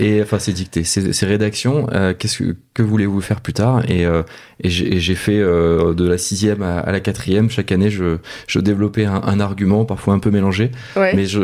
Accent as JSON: {"language": "French", "town": "Paris", "region": "Île-de-France", "country": "France", "tie": "born or raised there", "said": "fondateur de Kodawari, je suis né en 1980 à Paris. Donc j'ai grandi à Paris"}